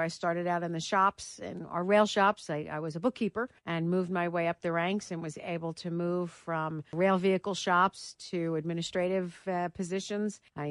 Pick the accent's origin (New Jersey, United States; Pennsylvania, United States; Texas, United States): Pennsylvania, United States; Philadelphia; I was raised in South Philly